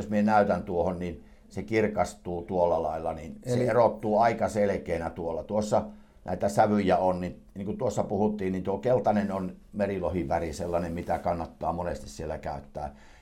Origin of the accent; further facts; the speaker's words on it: North Karelia, Finland; Joo, savisameita vesiä, niin kuin meillä Pohjois-Karjalassa, niitä meillä ei ole. Hämeessä me on kerran joutunut siihen ja tuota, minä tietysti pohjoiskarjalaisena laiton painoja siihen